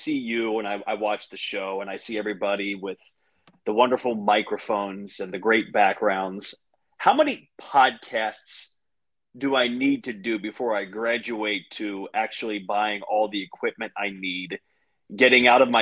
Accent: North Carolina, United States; born there; I was born in North Carolina, so I kind of consider myself a closet Tobacco Road basketball fan.

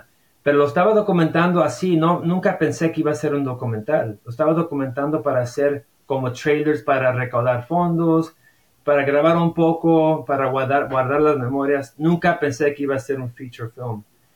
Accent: Los Angeles, California, United States; born there; yo soy nacido en Los Ángeles

